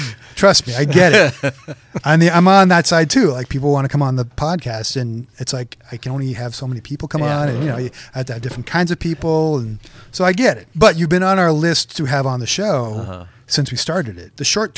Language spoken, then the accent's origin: English; Concord, United States; also born or lived in New York; I'm from Concord. I grew up in Concord, and I lived in New York for like 25 years